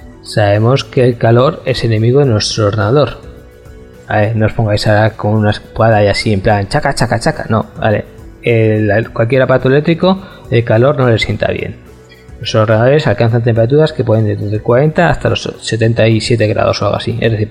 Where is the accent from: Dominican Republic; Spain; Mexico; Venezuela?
Spain; Bilbao, Basque Country; que somos de Bilbao y que se nota aquí que no hay pobreza